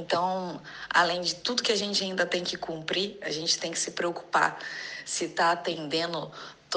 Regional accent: Rio de Janeiro, Brazil; eu tenho 30 anos, sou do Rio de Janeiro.

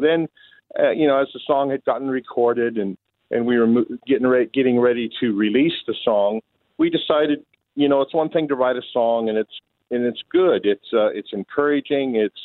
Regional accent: Seattle, Washington, United States; also born or lived in Nashville; I'm from America by the accent. Whereabouts? I grew up in, actually in Seattle.

